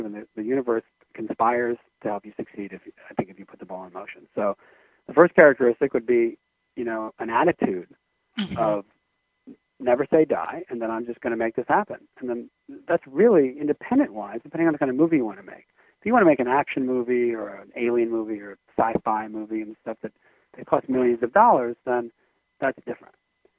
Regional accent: New York City, New York, United States; It was mainly just this beautiful chance to witness life in New York City, which I love, and it's my hometown

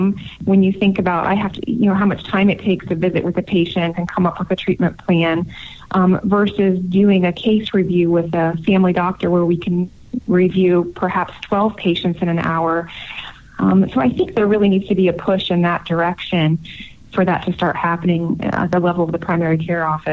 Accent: Dayton, Ohio, United States; so that I could move back to my hometown of Dayton, Ohio, and find a job working for a clinic here

